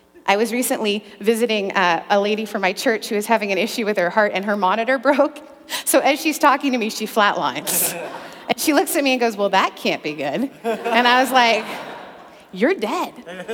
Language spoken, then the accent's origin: English; Canada; He's Canadian, I'm Canadian, we can do it.